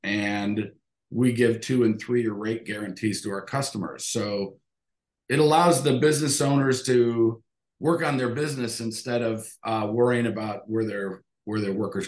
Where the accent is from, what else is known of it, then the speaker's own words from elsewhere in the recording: Detroit, Michigan, United States; Both sides of my family, both my mom and my dad, I grew up in Detroit, and they, both sides of the families had family businesses.